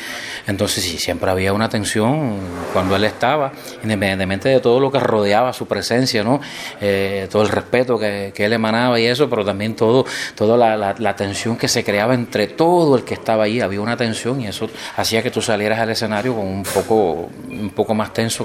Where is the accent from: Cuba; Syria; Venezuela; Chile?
Cuba; Santiago de Cuba; Yo soy también montañés, de las Lomas del Segundo Frente.